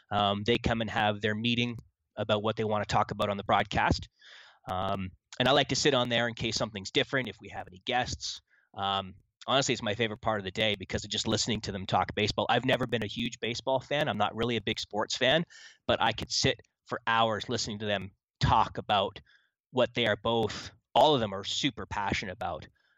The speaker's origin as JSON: {"language": "English", "town": "Brampton", "region": "Ontario", "country": "Canada", "tie": "born or raised there", "said": "So I grew up in Brampton, and I grew up a 10-minute bike ride from the station."}